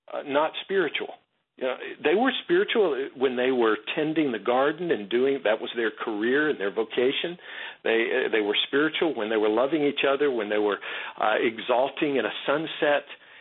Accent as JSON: {"language": "English", "region": "the South", "country": "United States", "said": "You got to excuse me, I'm from the South, so I'll say, am I scratching where you're itching?"}